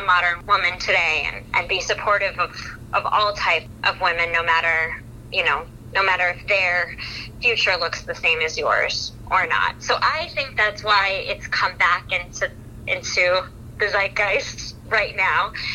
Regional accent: Massachusetts, United States; and I grew up in Massachusetts near where the March sisters grew up, so the story has always been important to me.

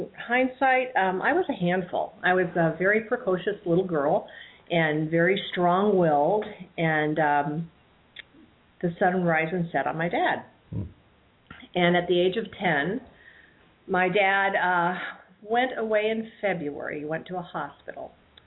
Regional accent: Ohio, United States; born there; I was born in Ohio.

